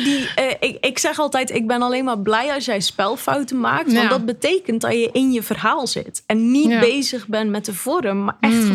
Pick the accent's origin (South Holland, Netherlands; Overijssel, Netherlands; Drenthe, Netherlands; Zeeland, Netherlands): Zeeland, Netherlands; Kijk, ik kom uit Zeeuw-Vlaanderen en misschien horen sommige luisteraars ook wel een accent.